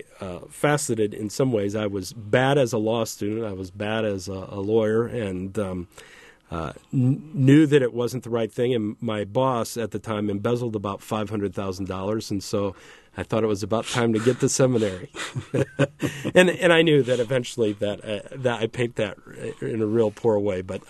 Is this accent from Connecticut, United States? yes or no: no; Metamora, Illinois, United States; I grew up in Metamora, Illinois, a small football community just outside of Peoria, about 10 to 15 minutes outside of Peoria.